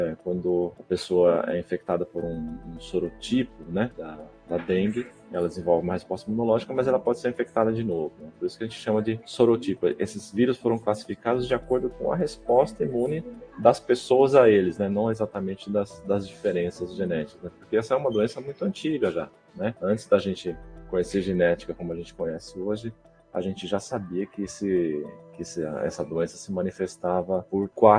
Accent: São Paulo, Brazil; Depois eu sou aqui de São Paulo, né?

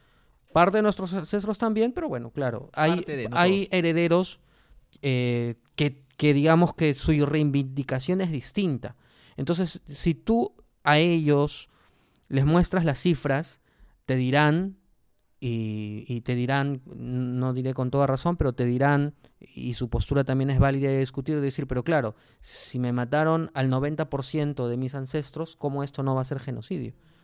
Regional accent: Peru; somos peruanos, estamos en territorio que en su momento fue un territorio del Tahuantinsuyo, pero como tú lo has dicho, somos mestizos. Entonces somos personas que ya hemos crecido por fuera de esto.

